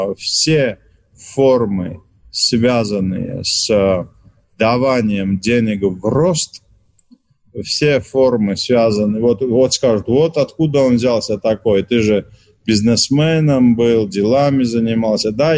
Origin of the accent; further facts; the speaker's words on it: Georgia; я как православный христианин, грузин, традиционалист, любящий очень Россию, русскую культуру